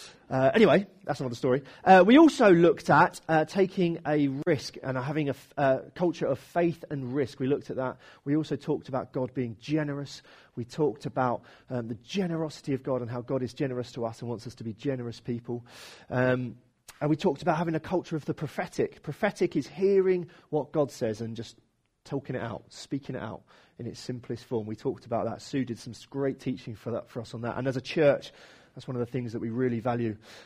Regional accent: United Kingdom; We do some weird things in our culture. It's just the way that we do life as British people.

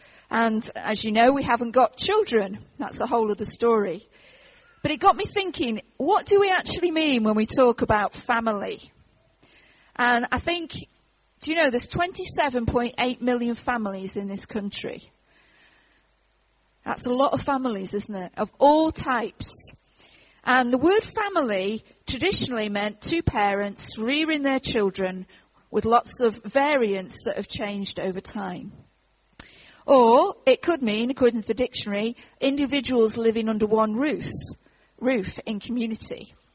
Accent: Stoke-on-Trent, West Midlands, United Kingdom; So when I was a little girl, I grew up in Stoke-on-Trent

